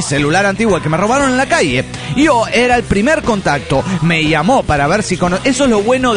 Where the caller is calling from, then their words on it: Guadalajara, Jalisco, Mexico; de Guadalajara, Jalisco, México!